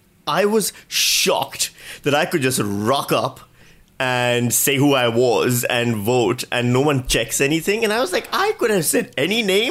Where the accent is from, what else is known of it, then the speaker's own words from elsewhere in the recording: Pakistan; I come from Pakistan where voter ID is standard.